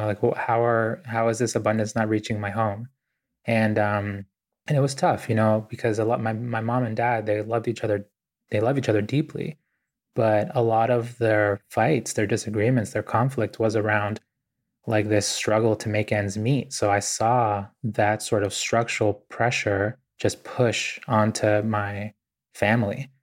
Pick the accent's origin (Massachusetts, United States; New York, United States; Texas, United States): Massachusetts, United States; Boston; I grew up really poor in Boston